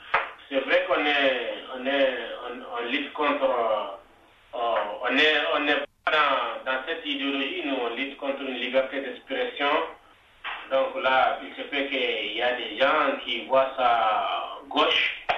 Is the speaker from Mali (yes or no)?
yes; Mali; lui aussi sait que moi je viens du Nord